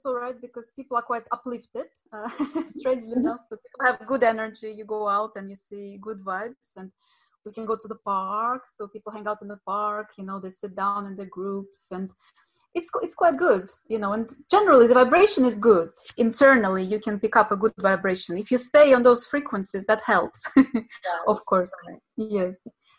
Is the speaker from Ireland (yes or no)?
no; Russia; I was working in tourism back in Russia. I'm from Russia.